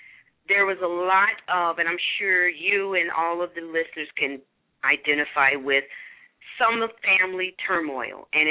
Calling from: Phoenix, Arizona, United States; I'm calling in from Phoenix, Arizona.

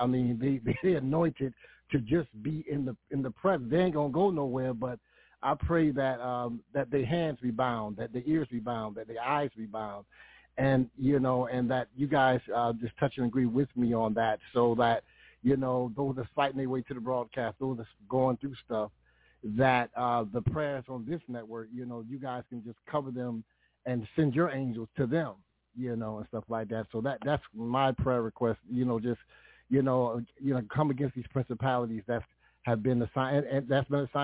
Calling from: Connecticut, United States; I'm calling from Connecticut.

